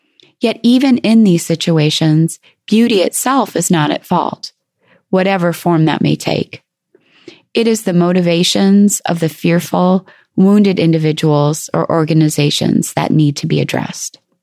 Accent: Crystal Falls, Michigan, United States; I grew up in Crystal Falls, Michigan, a town of about 2,500, framed by trees and lakes.

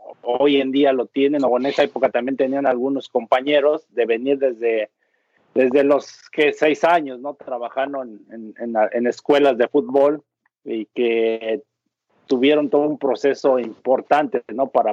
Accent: Texcoco, State of Mexico, Mexico; Yo soy de Texcoco, Estado de México, cerca de la Ciudad de México. Se puede decir como unos 40, bueno, cerca entre comillas, 40, 50 minutos del aeropuerto internacional.

